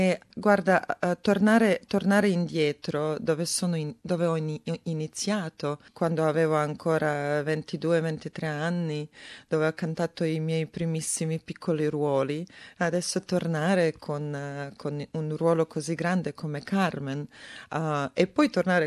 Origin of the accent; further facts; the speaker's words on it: Serbia; Italian is a second language; Io, essendo serba, ho anche vissuto un momento di guerra.